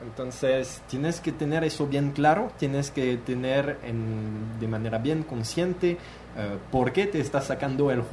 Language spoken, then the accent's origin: Spanish; France; Spanish is a second language; moved away as an adult; now in Guatemala; Yo, bueno, como francés que llegué a Guatemala 3 meses después de llegar, no hablaba mucho español